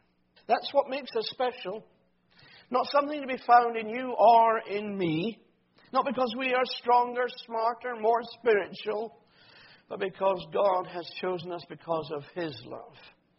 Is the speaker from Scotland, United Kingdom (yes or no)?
yes; Scotland, United Kingdom; My accent gives it away straight away. And we should be humble about these things, not like proud Scots who are only too willing to believe